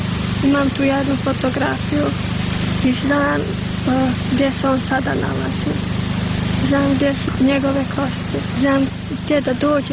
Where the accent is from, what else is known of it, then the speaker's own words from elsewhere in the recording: Glogova, Republika Srpska, Bosnia & Herzegovina; now in Lukavac, Bosnia and Herzegovina; Iako živim tamo u Lukavcu, ipak Glogova je u srcu i kada neko pita odakle sam, ja kažem, ja sam iz Glogove.